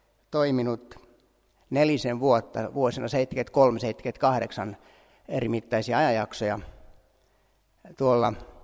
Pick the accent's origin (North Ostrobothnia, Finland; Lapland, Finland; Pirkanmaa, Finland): Lapland, Finland; Minä olen Lapin poikki